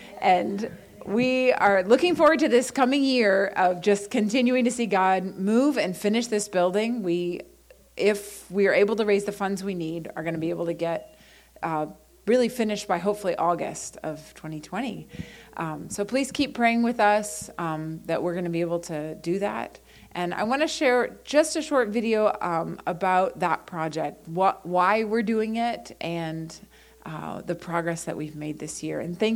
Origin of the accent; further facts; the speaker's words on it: North Carolina, United States; I'd never been to Florida. I'm from North Carolina. Never been to Florida until this.